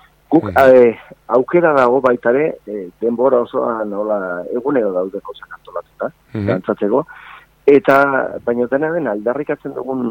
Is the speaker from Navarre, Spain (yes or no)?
yes; Navarre, Spain; now in Bilbao, Spain; ni Nafarra naiz, ba, joan entzat bizitzera Bilbo aldera